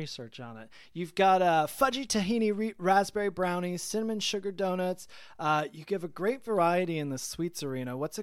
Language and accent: English; Michigan, United States; also born or lived in New York; now in Atlanta, United States; I mean, maybe that's a Michigan thing. I'm from Michigan originally.